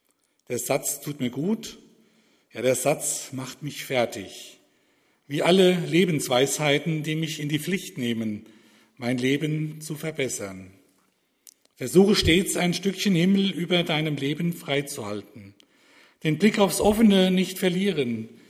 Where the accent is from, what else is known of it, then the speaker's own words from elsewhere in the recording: Sonsbach, North Rhine-Westphalia, Germany; Gebürtig komme ich aus Sonsbach